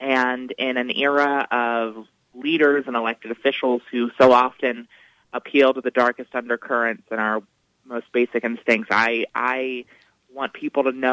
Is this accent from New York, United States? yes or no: no; Delaware, United States; to fighting for equality in my home state of Delaware and around the nation